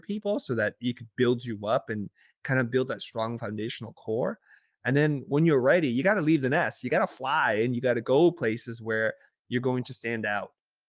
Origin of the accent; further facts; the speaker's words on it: United States; as an American, I feel like I'm going to be who I am everywhere I go.